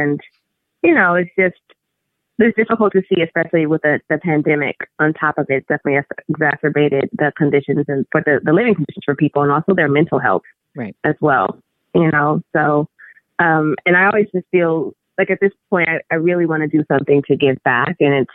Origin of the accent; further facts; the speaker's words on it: Flint, Michigan, United States; So that's where I'm from. I'm from Flint, Michigan.